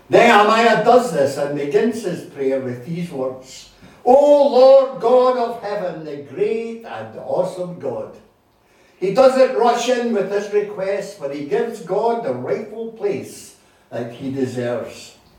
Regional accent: Scotland, United Kingdom; And of course, being a Scot, one of my favourite characters in church history, especially Scottish church history, is John Knox.

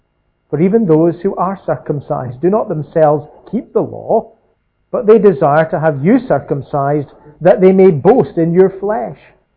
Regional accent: Scotland, United Kingdom; When I was a little bit younger, growing up in Lanarkshire, sometimes I would be asked to go for the messages.

